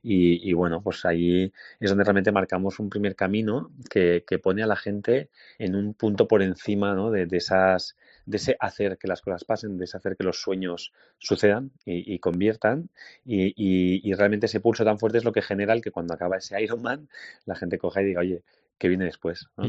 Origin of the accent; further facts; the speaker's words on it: Barcelona, Catalonia, Spain; also born or lived in Madrid; ambos, bueno, somos de Barcelona, pero los dos vivíamos en Madrid.